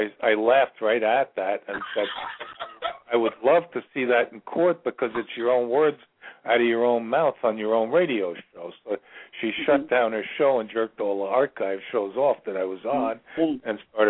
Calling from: Virginia, United States; I'm calling from Virginia.

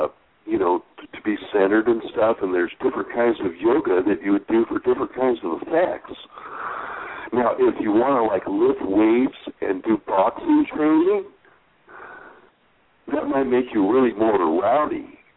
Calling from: California, United States; I'm calling from California.

